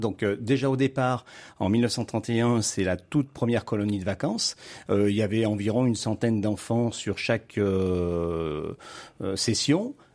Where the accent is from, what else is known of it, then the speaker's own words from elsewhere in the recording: Vallon-en-Sully, Auvergne-Rhône-Alpes, France; je suis originaire de Vallon-en-Sully, à 9 km du château. Et donc j'étais d'une fratrie de 7 enfants.